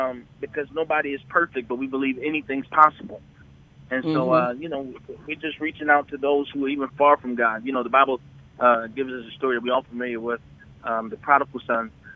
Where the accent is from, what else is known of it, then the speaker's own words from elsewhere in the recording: Wilmington, Delaware, United States; moved away as an adult; now in Atlanta, United States; I'm born and raised in Delaware, Wilmington, Delaware.